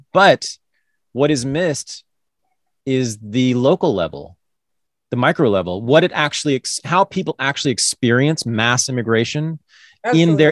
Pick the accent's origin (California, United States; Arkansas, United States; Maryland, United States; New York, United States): California, United States; Berkeley; so I'm a Californian also, born and raised here, but I was born and raised in Berkeley.